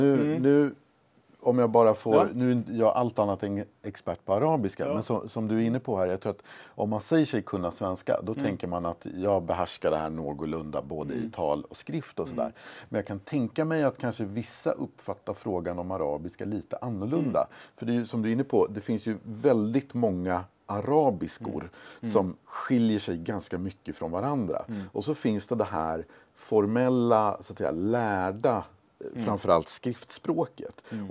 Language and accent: Swedish; Västerås, Västmanland County, Sweden; jag är ju själv född och uppvuxen i Västerås och det var ju en ort som länge, ja men det kom väldigt många finska arbetskraftsinvandrare där.